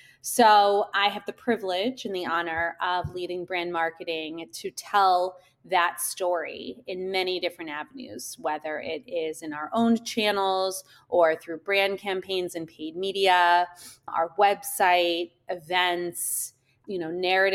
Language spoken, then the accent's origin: English; Washington, District of Columbia, United States; I grew up in Washington, D.C. I went to a school where all my friends' parents were politicos